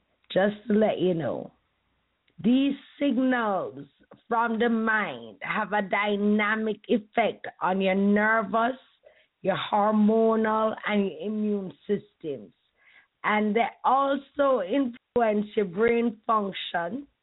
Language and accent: English; Jamaica; I'm Jamaican and this was never a part of our culture.